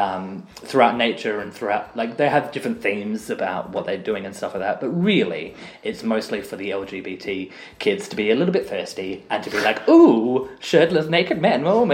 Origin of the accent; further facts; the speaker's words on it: Australia; as an Australian